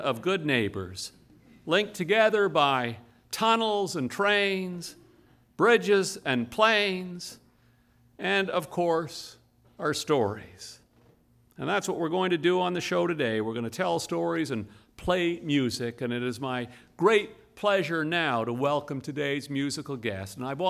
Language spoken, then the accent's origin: English; Montreal, Quebec, Canada; But when I was a boy who was living in my hometown, living in Montreal, Quebec